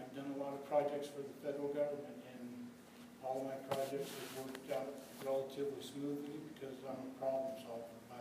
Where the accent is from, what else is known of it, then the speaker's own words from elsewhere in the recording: Fernley, Nevada, United States; Fernley is my hometown, and Fernley has been the hometown for my family since 1914. My family was one of the first homesteaders in the area here, and I can remember growing up here